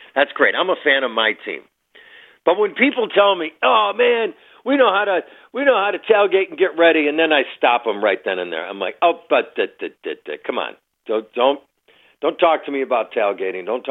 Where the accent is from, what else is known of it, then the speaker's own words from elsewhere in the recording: Buffalo, New York, United States; You know, I certainly love my hometown, but the Bills are the heart and soul of Buffalo, and it's their home.